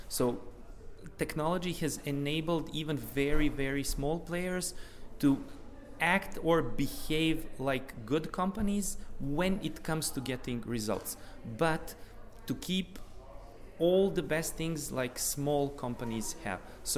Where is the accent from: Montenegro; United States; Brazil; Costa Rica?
Montenegro; I come from Montenegro. I've been teaching at the University of Montenegro for 12 years